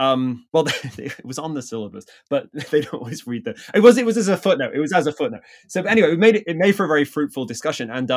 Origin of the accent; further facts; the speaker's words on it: England, United Kingdom; I grew up with carnival in England, which is sort of the West Indian Afro-Caribbean carnival, right?